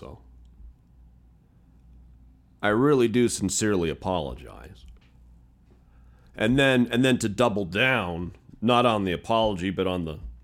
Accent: Spokane, Washington, United States; also born or lived in San Francisco / Seattle / Portland; Well, I was born in San Fran, but then I got to Spokane and then just did this fucking triangle of Spokane, Seattle, Portland, like the whole time I grew up.

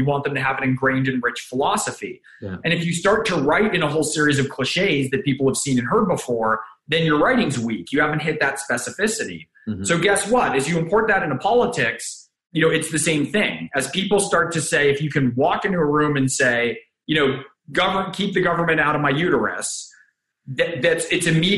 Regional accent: United States; one of the jokes I made growing up in America under Reagan and being from a you know, more liberal family that voted Democrat, forever

